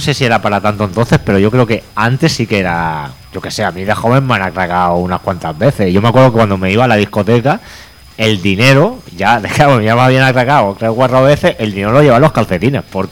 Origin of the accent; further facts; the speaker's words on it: Santa Coloma de Gramenet, Catalonia, Spain; ¿Qué es lo primero que te decían antes cuando decía yo soy de Santa Coloma?